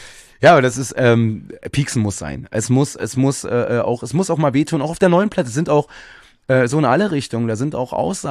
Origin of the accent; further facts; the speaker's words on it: Berlin, Germany; ich bin im Osten von Berlin groß geworden. Als ich Teenie war, da war das gang und gäbe